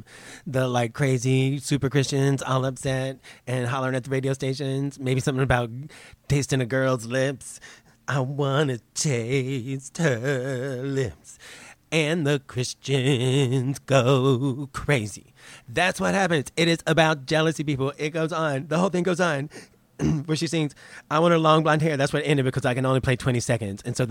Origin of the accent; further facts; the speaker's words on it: the South, United States; I have this damn accent. So, I mean, I grew up in the South. I love country music.